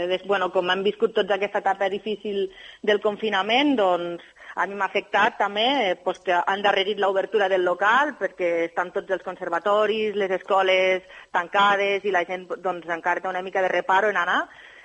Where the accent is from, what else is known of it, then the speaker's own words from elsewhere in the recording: Lleida, Catalonia, Spain; now in Tarragona, Spain; jo vaig decidir vindre aquí a Tarragona, jo soc de Lleida